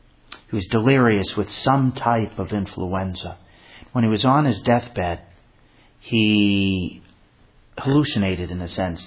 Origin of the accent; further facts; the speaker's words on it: Fall River, Massachusetts, United States; from Fall River.